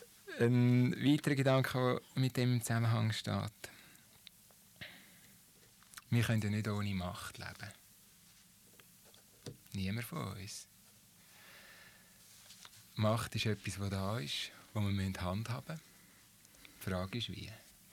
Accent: Switzerland; Also, just auch wir als Schweizer müssen das doch ehrlich eingestehen.

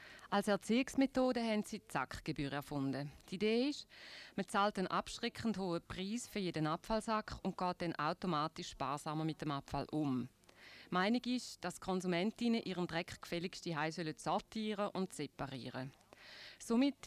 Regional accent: Switzerland; Und im Zurückbringen sind wir Schweizer wirklich einsame Spitze.

